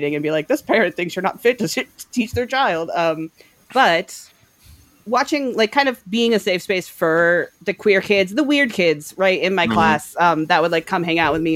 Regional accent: East Coast, United States; now in Boston, United States; I'm from East Coast. You know, I live in Boston. I lived in Florida, New York.

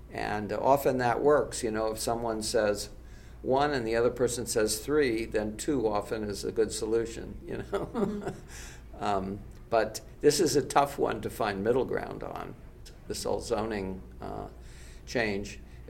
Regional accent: New York City, New York, United States; I grew up in New York City

